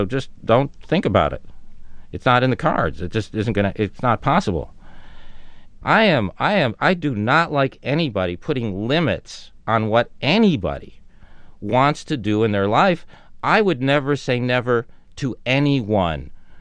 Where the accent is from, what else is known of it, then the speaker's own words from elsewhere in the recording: Tucson, Arizona, United States; now in Los Angeles, United States; I grew up in Tucson, Arizona. I don't come from any show business background.